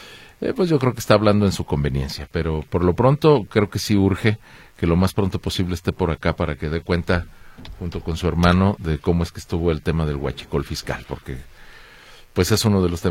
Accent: Mexico; como ciudadano mexicano

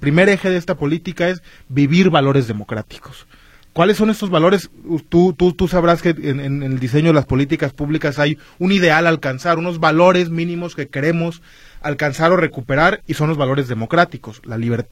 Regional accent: Jalisco, Mexico; es fundamental que nosotros como jaliscienses, como mexicanos, retomemos la convivencia democrática en comunidad.

